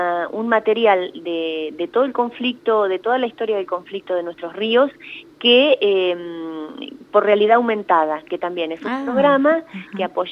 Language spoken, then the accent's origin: Spanish; Argentina; a ver de por qué somos así los argentinos